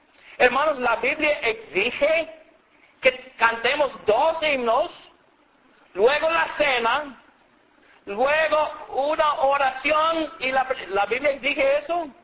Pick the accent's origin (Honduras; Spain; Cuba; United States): United States; Alabama; Y donde me crié allá en Alabama, todas las mesas para la cena tenían eso en frente.